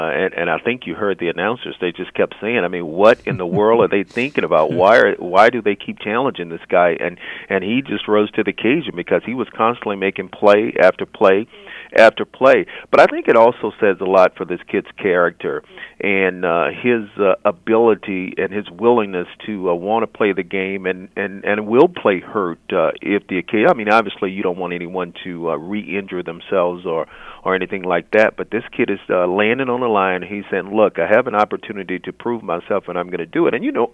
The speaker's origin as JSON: {"language": "English", "region": "Alabama", "country": "United States", "said": "obviously I'm from Alabama, and that's a sweet part."}